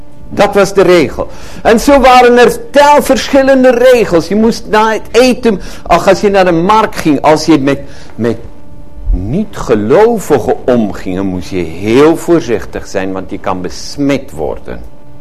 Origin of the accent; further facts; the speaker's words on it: Netherlands; En dan hebben wij, bemerk ik, als Nederlanders een manier van omgaan met regels en weten en voorschriften die zo'n beetje rubber is